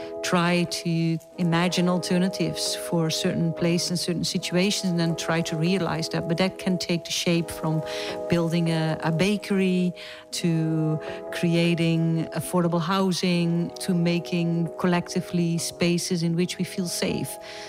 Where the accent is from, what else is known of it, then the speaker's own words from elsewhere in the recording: Netherlands; I'm an artist from the Netherlands